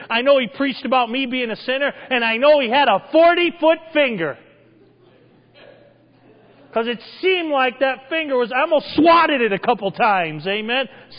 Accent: Massachusetts, United States; I praise God for every time I get to go back to where I'm from. I'm from Massachusetts.

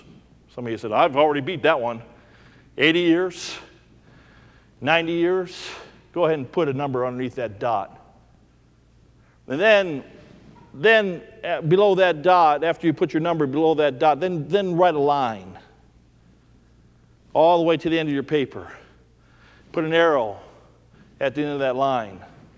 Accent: Ohio, United States; I grew up in Ohio farm country. And I mentioned the other night, my grandmother had an outhouse until I was 15 years old. My neighbor farmed with horses.

